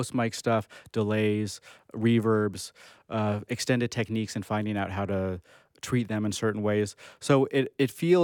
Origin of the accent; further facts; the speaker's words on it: Seattle, Washington, United States; The community I grew up with in Seattle so strong